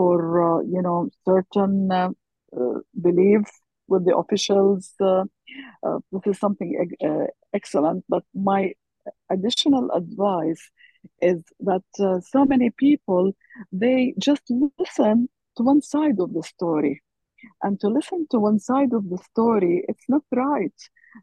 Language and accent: English; Palestine; now in United States; it represents me as an American Palestinian woman. And I felt like what they are doing, good causes back home there to help the needy people.